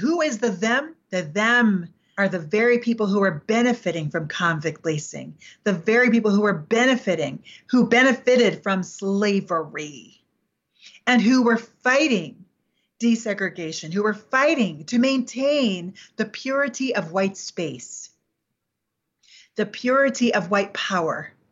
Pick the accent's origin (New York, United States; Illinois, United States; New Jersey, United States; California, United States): New York, United States; because quite honestly, I'm from New York, right?